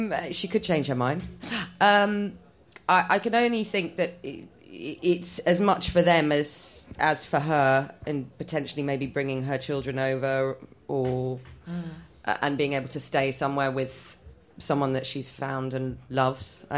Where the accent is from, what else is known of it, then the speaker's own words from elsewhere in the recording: Willesden Green, London, United Kingdom; first language Polish; I grew up... My first language was Polish. Went to Polish school in Willesden Green. So that's my Eastern European background.